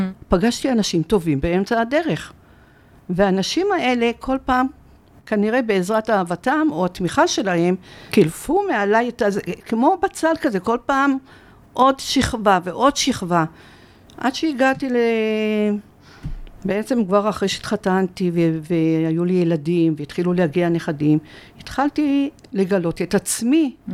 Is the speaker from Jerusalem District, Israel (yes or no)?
yes; Jerusalem, Jerusalem District, Israel; also born or lived in Morocco; שכונת מוסררה, שאני עדיין גרה בה. עדיין מתגוררת באותה בית שבו הגעתי מארץ מולדתי, הולדתי בעצם, לא מולדתי, הולדתי, כי יצא אחרי 3 חודשים עלינו ארצה.